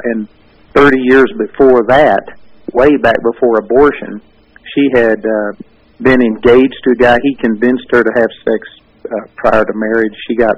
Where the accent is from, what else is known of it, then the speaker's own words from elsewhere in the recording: Arlington, Texas, United States; I was raised in the Baptist church also in Arlington, Texas.